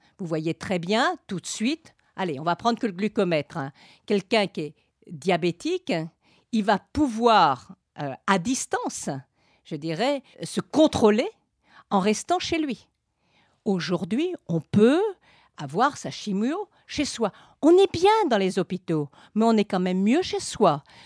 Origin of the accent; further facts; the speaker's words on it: Nouvelle-Aquitaine, France; Je suis de la Creuse.